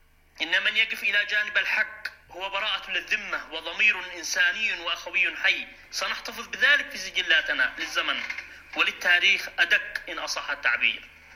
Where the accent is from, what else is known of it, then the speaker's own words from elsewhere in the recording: Yemen; وأننا كيمنيين